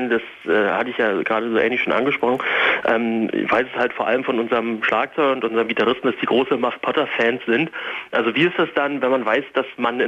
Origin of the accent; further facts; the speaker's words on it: Berlin, Germany; wir kommen ja eben aus Berlin.